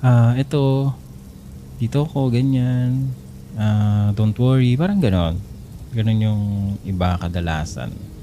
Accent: Central Luzon, Philippines; I'm from Pampanga, by the way.

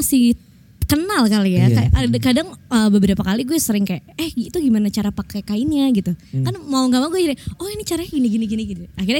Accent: Bali, Indonesia; basicnya gue orang Bali

